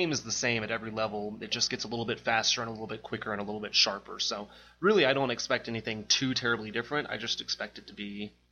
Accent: Texas, United States; Well, when I was growing up in Texas, we were basically taking anybody that we could find

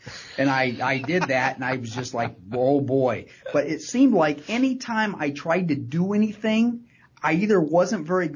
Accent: Pemberville, Ohio, United States; I grew up in Pemberville, Ohio, and so my dad always had us kind of working and moving, and we didn't sleep in on Saturdays, and we were up picking up sticks.

